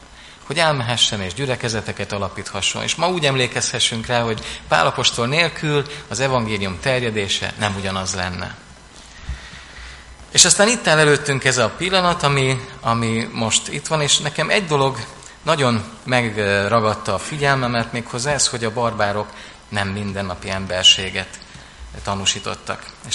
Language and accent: Hungarian; Szabolcs-Szatmár-Bereg, Hungary; én Szabolcsban, amikor felnőttem, akkor ott hát nagyon sok almás volt.